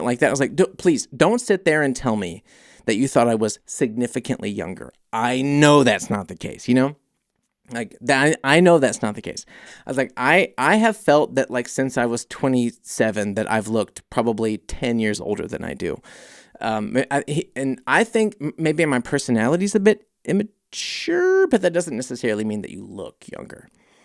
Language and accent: English; Oregon, United States; now in Germany; I'm from Oregon, living in Germany for 8 years. What a difference.